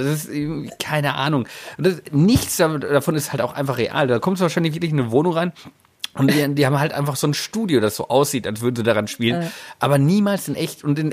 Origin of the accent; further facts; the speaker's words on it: North Rhine-Westphalia, Germany; hier im Sauerland, wo ich aufgewachsen bin